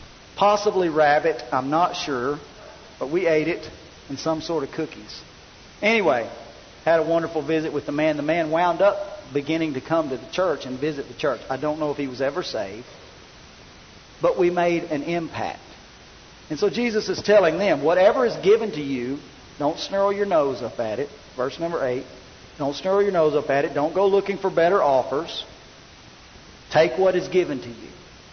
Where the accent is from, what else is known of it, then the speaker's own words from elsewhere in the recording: Arkansas, United States; Well, I'm from Arkansas. I have notions of what tea is.